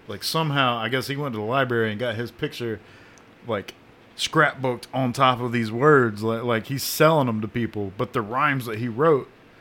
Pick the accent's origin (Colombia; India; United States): Colombia; I'm from Colombia.